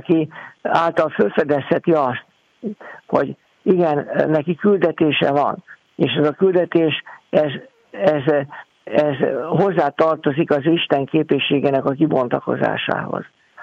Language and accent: Hungarian; Budapest, Hungary; hogy én angyalföldi származású vagyok. És az 50-es, 60-as években, amikor én gyerekkoromat töltöttem Angyalföldön